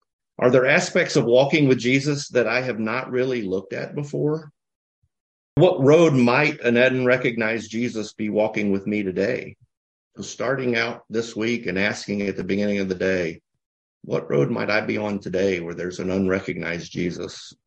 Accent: the South, United States; I mean, I'm from the South, and it was very traditional for your wedding gift to get china and crystal, pick your patterns and stuff.

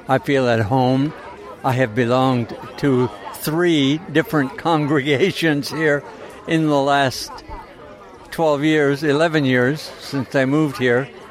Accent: Maine, United States; now in Independence, United States; Originally from Maine, but live now in Independence, and I attend Stone Church.

